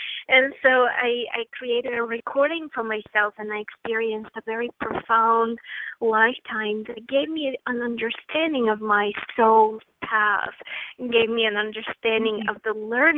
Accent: Bulgaria; I grew up in Bulgaria, and at that time it was a communist country, so nobody spoke to me about God.

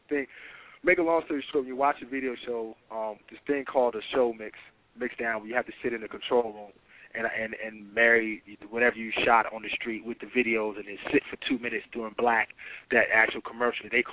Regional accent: New Jersey, United States; because I'm a Philly cat. I grew up in South Jersey

